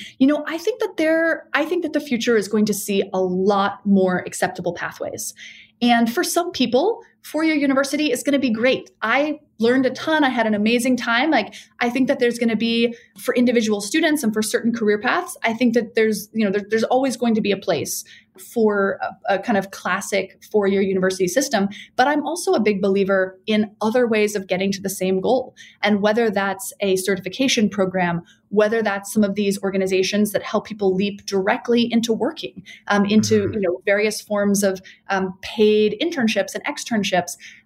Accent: DC area, United States; also born or lived in Texas; So I was born in Texas, actually, but we moved to the DC area when I was like 12.

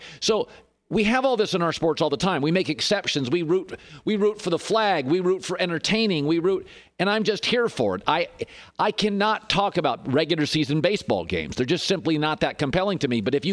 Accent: Pacific Northwest, United States; I'm from the Pacific Northwest. I've always liked soccer more than the average sportscaster.

